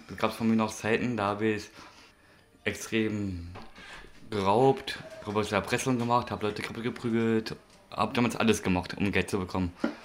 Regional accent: Berlin, Germany; gebürtiger Berliner, Vater von zwei Kindern.

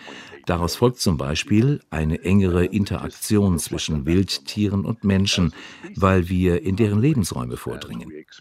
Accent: United States; Die Welt reagiert chaotisch, nicht zuletzt mein Heimatland, die USA.

